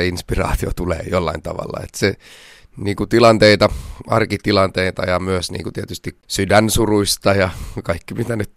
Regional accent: Pietarsaari, Ostrobothnia, Finland; now in Stockholm, Sweden; Mä toivon, että mä saan olla aika paljon täällä Pohjanmaalla ja Vaasassa. Mä oon Pietasaarista kotoisin.

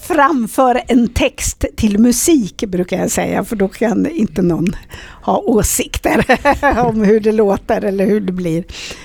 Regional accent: Östergötland, Sweden; Det är inte så långt ifrån där jag är född, även om jag är östgöte och hon var smålänning.

